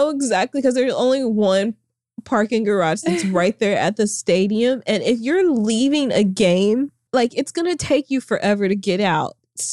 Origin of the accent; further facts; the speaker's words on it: Springdale, Arkansas, United States; is located in my hometown of Springdale, Arkansas.